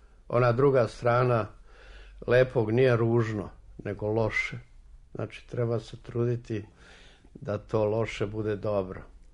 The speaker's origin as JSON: {"language": "Serbian", "town": "Ljubiš", "region": "Šumadija and Western Serbia", "country": "Serbia", "tie": "born or raised there", "said": "Ja sam imao sreću da zaista najlepše dane provedem kao dete tamo u Ljubišu, znači tamo gde nije bilo puta, nije bilo struje, nije bilo igračaka"}